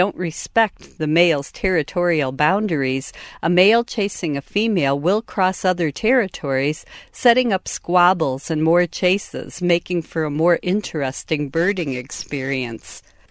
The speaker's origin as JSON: {"language": "English", "town": "Chicago", "region": "Illinois", "country": "United States", "tie": "born or raised there", "lives_now": "Duluth, United States", "said": "that one day my grandchildren will find the Duluth environment pretty similar to the environment I grew up in Chicago."}